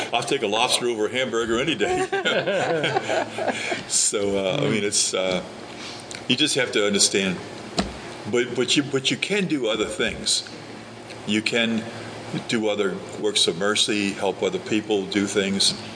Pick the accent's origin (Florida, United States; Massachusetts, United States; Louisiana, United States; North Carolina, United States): Louisiana, United States; New Orleans; But when I was growing up, I was born in New Orleans.